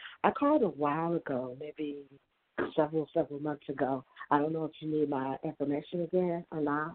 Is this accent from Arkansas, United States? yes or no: yes; Little Rock, Arkansas, United States; born there; now in Nashville, United States; No, I live in Nashville. I was born in Little Rock. I would live in Nashville.